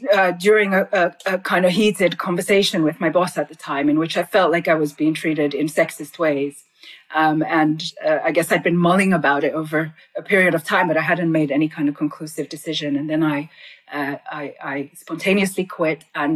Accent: Lagos, Nigeria; So I grew up in Lagos in Nigeria, which is a very cosmopolitan city.

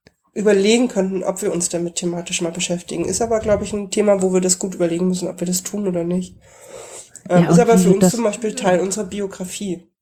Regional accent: Germany; born there; Vor der Wende in der DDR geboren.

